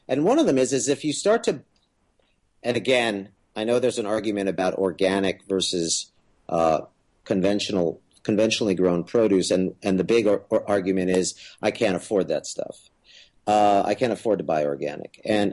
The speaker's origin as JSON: {"language": "English", "town": "San Jose", "region": "California", "country": "United States", "tie": "born or raised there", "lives_now": "New York City, United States", "said": "But I grew up in San Jose, and in downtown San Jose, there are some of the greatest vegan restaurants I have ever been to, and I live in New York City"}